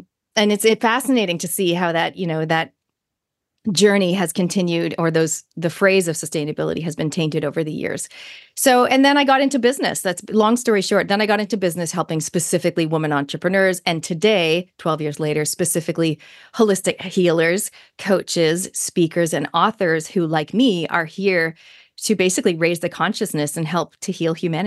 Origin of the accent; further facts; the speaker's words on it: Canada; born there; moved to New Zealand at the age of 23 to discover my heritage, my parents are Kiwis, and so are their parents, and so are their parents. I was born in Canada, hence my accent.